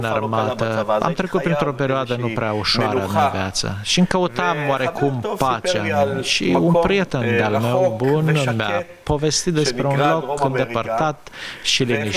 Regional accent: Israel; M-am născut în Israel, am crescut într-o familie iudaică tradițională.

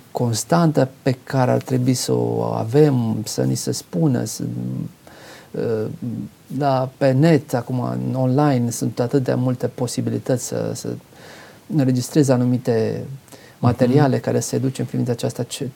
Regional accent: Romania; noi credem despre noi ca români că suntem toleranți și suntem creștini de 2000 de ani

